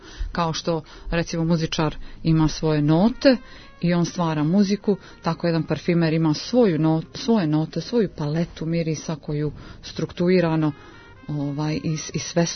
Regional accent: Prijepolje, Zlatibor District, Serbia; born there; Ja sam rođena u Prijepolju, a volim Beograd jer sam baš dosta vremena provodila u Beogradu kao mala.

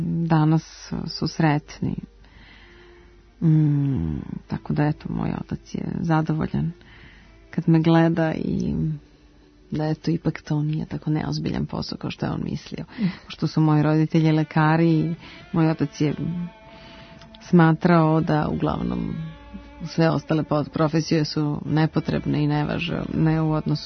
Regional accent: Podgorica, Montenegro; Ja sam detinjstvo provela u Podgorici, tadašnjem Titogradu

